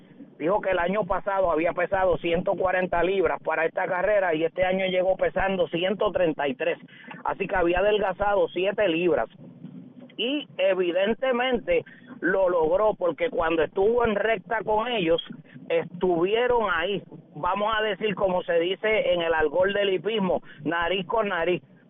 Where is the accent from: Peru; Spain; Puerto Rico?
Puerto Rico; nos ha dado a nosotros los boricuas